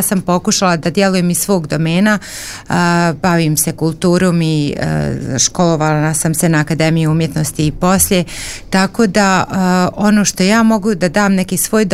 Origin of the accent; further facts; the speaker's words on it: Vrbaška, Republika Srpska, Bosnia & Herzegovina; now in Banja Luka, Bosnia & Herzegovina; ja ne samo da potičem iz Vrbaške i često kažem da sam ja u stvari iz Vrbaške, da mi iz, evo ja iz Banja Luke u kojoj radim i u kojoj živim, bježim u Vrbašku.